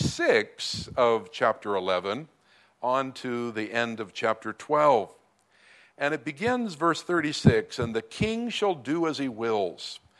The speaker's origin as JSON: {"language": "English", "region": "California", "country": "United States", "tie": "born or raised there", "said": "I grew up in Southern California in kind of the hills about 20 miles outside of Los Angeles. We had mountains of about 5,000-6,000 feet."}